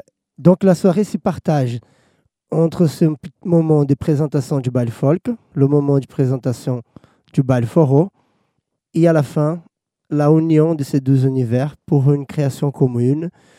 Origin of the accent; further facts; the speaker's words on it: Olinda, Pernambuco, Brazil; French is a second language; Je viens de Olinda, Pernambuco, connue comme la ville du carnaval.